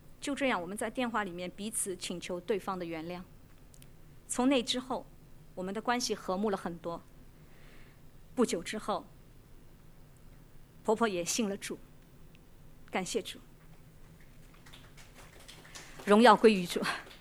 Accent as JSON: {"language": "Chinese", "region": "Shanghai", "country": "China", "lives_now": "Hong Kong", "said": "因着两地文化大不同，我来自上海啊，那婆家是典型的香港本地的"}